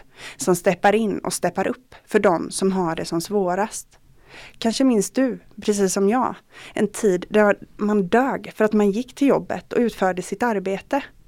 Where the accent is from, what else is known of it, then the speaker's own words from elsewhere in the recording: Floda, Västra Götaland County, Sweden; now in Gällivare, Sweden; Kanske hör du på min dialekt att jag inte föddes här. Jag kommer från Floda som ligger 3 mil utanför Göteborg. Sedan 11 år bor jag i vårt älskade Gällivare.